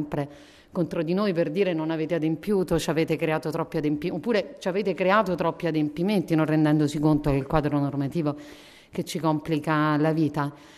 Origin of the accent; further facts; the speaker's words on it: Abruzzo, Italy; Io sono abruzzese, quindi la conosco bene.